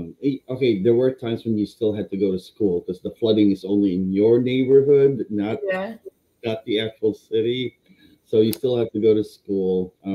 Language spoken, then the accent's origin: English; California, United States; also born or lived in Philippines; I was born in the Philippines. I grew up practically here since I was 11, I think, in California. And I've been here ever since.